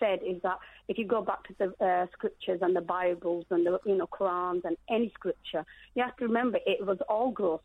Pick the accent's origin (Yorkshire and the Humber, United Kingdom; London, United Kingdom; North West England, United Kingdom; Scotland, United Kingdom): Yorkshire and the Humber, United Kingdom; Leeds; I'm a British Muslim, born and bred in Leeds originally.